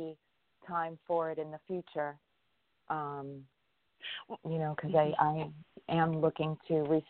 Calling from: New York, United States; Hello. I'm in New York

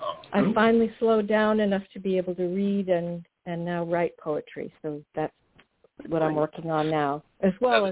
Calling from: Poughkeepsie, New York, United States; I'm calling

